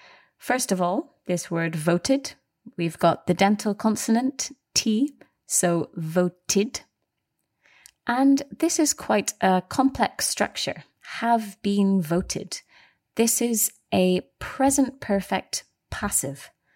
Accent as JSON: {"language": "English", "region": "Scotland", "country": "United Kingdom", "said": "There isn't even any kind of regional difference, as we are both from Scotland and we say different things."}